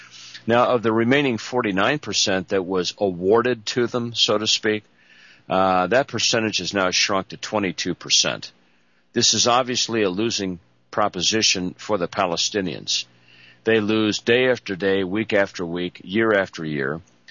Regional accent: United States; obviously as an American paleoconservative, I have no use for the UN whatsoever.

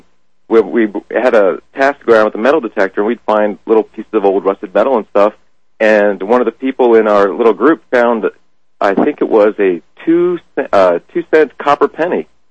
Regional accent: Washington, District of Columbia, United States; And I grew up actually in Washington, D.C. I was born in Washington, D.C., and I lived in the suburbs.

